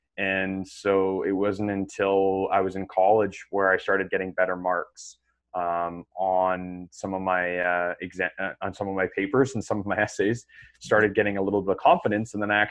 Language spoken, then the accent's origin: English; Canada; Honestly, so I'm from Canada, as you said.